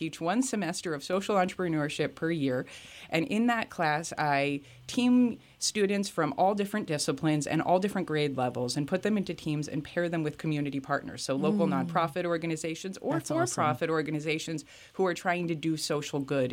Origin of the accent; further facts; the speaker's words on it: Easton, United States; I grew up and born and raised in Easton. My father was born and raised in Easton.